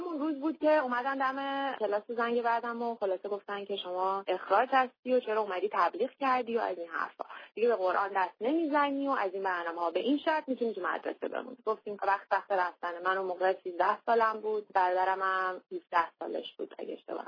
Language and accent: Persian; Iran; چون هرچی باشه ما ایرانیم، اول ایرانی هستیم و بعد بهایی هستیم.